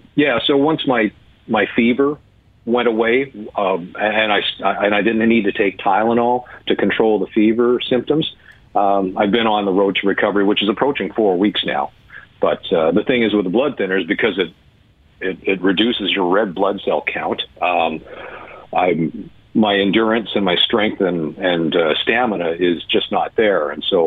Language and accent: English; Winnipeg, Manitoba, Canada; my hometown of Winnipeg